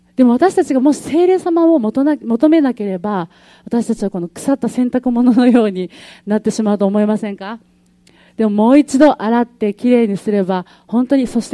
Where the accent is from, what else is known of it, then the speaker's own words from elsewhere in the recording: Kyushu, Japan; 私は九州出身なので、皆さんからよく関西弁について突っ込まれるんですね。